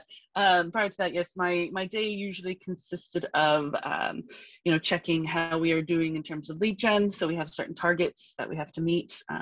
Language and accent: English; New York, United States; also born or lived in England / Switzerland; I'm originally from New York. I lived in England for a long time and then Switzerland. Oh. I became a British citizen 10 years ago.